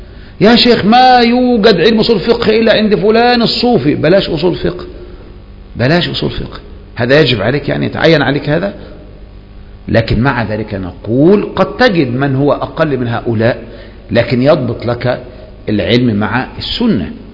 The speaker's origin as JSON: {"language": "Arabic", "country": "Egypt"}